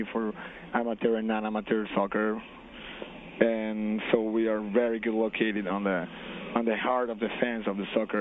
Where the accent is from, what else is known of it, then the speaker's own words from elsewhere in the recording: Paraguay; English is a second language; now in United States; I'm from Paraguay. I'm born in Asunción, and I grew up in the border with Brazil too.